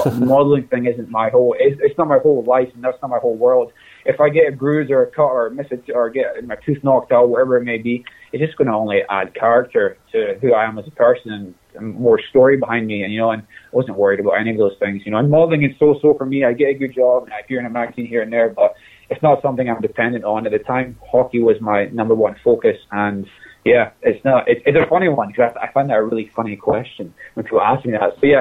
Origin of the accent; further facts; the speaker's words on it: Scotland, United Kingdom; being a Scotsman, I definitely take a lot of pride in who I am in the Scottish culture